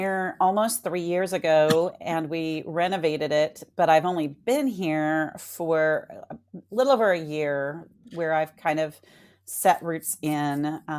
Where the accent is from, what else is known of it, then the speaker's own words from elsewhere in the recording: California, United States; born there; also born or lived in Missouri / Las Vegas; So I was born in California. I've lived in Missouri, which is probably 20 minutes away. I lived in Missouri half my life, and I've lived in California half my life, with a little bit of sliver of Las Vegas in there.